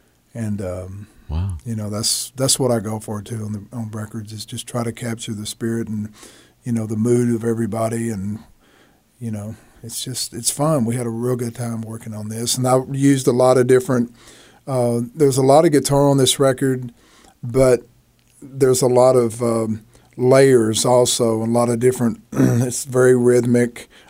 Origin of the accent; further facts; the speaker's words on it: Dallas, Texas, United States; born there; I was born in West Dallas, and our family on Fitchburg Street, which was the name of my last album, but the family, all the aunts and uncles, my grandmother, everybody lived on Fitchburg Street.